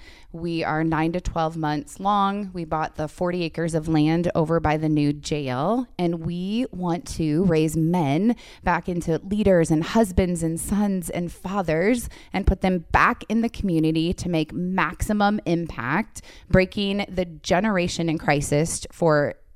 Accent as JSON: {"language": "English", "town": "Sioux City", "region": "Iowa", "country": "United States", "tie": "born or raised there", "said": "Well, Sioux City, Iowa, Sergeant Bluff. I did go to 10 different schools from kindergarten to fourth grade. So I've been a little bit of everywhere, but typically Sioux City."}